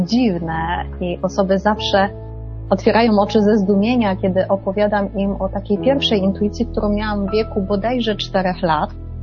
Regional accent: Kraków, Lesser Poland, Poland; Urodziłam się w Krakowie, tam też wychowywałam się razem z moją siostrą, obecnie

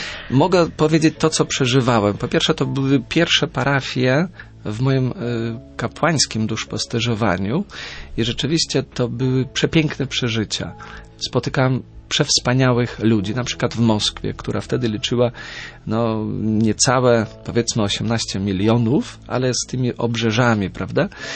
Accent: Belarus; born there; Polish is a second language; Urodziłem się w ZSSR, tylko w 6 kilometrach od polskiej granicy, ale na terenie Związku Radzieckiego. Pochodzę ze Związku Radzieckiego, dzisiejsza Białoruś, tylko w 6 kilometrach od polskiej granicy.

